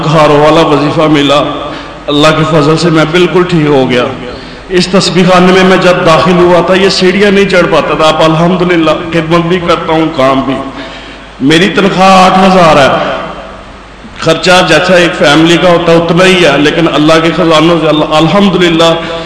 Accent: Lahore, Punjab, Pakistan; میں لاہور سے ہوں.

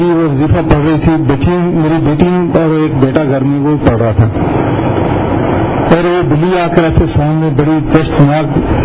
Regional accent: Sheikhupura, Punjab, Pakistan; مجھے میں شیخپورہ کا رہنے والا ہوں

